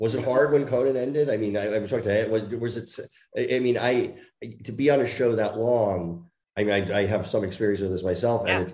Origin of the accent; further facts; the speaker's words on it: New Jersey, United States; I grew up in Jersey